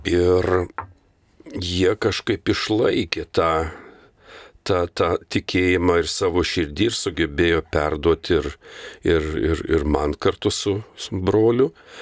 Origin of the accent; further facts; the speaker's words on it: Anykščiai, Utena County, Lithuania; born or raised there